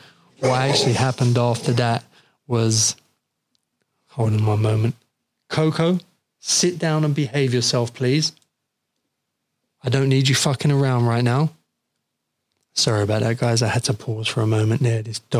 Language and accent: English; London, United Kingdom; what it was like growing up in London as a smoker